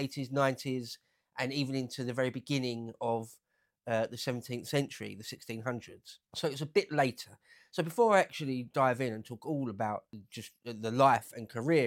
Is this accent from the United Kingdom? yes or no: yes; England, United Kingdom; being an Englishman